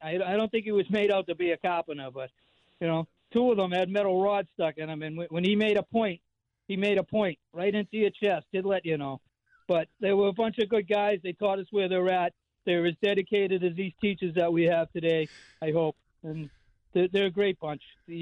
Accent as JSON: {"language": "English", "town": "Boston", "region": "Massachusetts", "country": "United States", "said": "I know I mangle some of them, but you know, I'm from Boston, and this is what I do."}